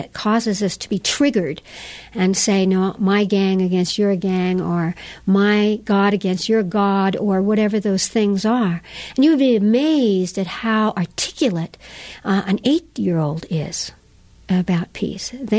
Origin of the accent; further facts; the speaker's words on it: New Mexico, United States; when I say I'm from New Mexico, people say, ah, the birthplace of the bomb